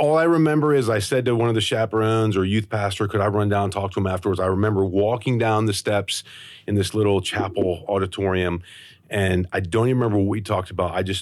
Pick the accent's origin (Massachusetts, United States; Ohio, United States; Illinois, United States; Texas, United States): Illinois, United States; Rockford; Born and raised in Rockford, Illinois, northern Illinois, not too far from the Wisconsin border